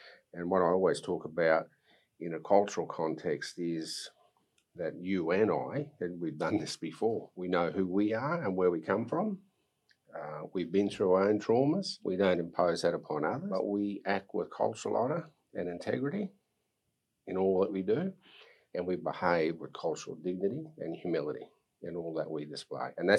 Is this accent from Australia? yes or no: yes; Australia